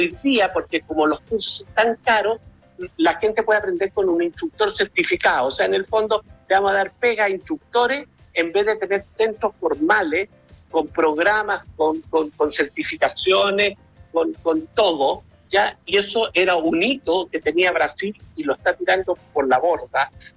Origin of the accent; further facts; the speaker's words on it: Chile; Nosotros tenemos el orgullo como chileno de ser parte de Mayo Amarillo.